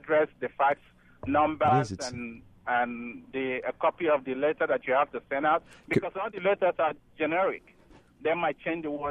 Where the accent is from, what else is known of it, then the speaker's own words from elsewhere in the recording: Nigeria; I'm from Nigeria.